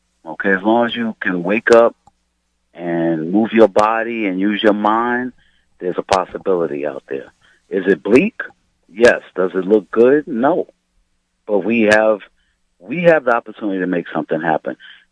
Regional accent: Bronx, New York, United States; from the Bronx.

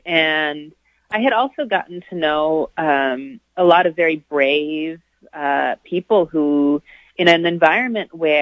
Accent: Peru; Well, I love Peru. It was, when I was growing up, a very poor country, a country that was struggling with an internal war.

